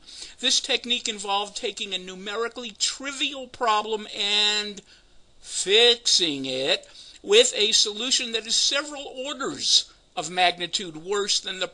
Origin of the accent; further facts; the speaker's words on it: United States; I say that as a Jew and as a staunch Zionist. As an American, I found that out of line.